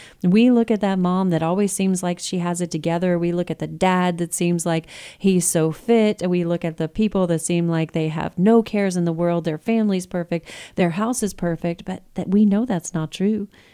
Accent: Texas, United States; because, you know, we're from Texas, and that's what you say when you try to politely offend someone

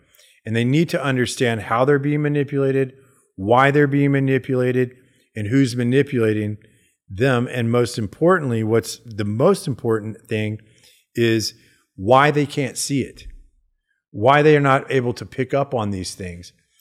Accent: Hollywood, California, United States; Because, like, I'm from Hollywood, so I understand how you are manipulated through Hollywood.

